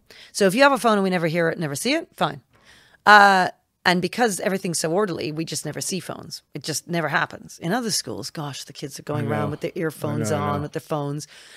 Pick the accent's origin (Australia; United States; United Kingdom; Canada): United Kingdom; As opposed to, well, I'm actually British and I'm human.